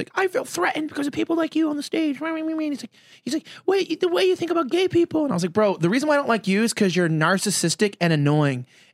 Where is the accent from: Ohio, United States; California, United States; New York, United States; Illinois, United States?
California, United States; Los Angeles; I was born and raised in LA. I moved here from Hollywood, which is close to West Hollywood, which is Boys Town.